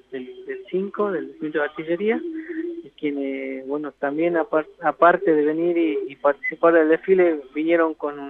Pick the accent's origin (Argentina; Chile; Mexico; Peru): Argentina; como todo argentino, decimos las Malvinas son argentinas